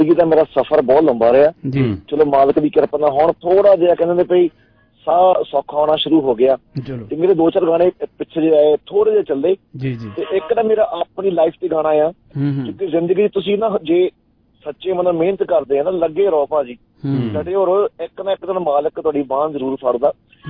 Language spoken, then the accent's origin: Punjabi; Rurka Chhota, Punjab, India; ਤੇ ਰੁੜਕਾ ਛੋਟਾ ਮੇਰਾ ਪਿੰਡ ਆ, ਤੇ ਉੱਥੇ ਮੈਂ ਸਟੱਡੀ ਕੀਤੀ ਆ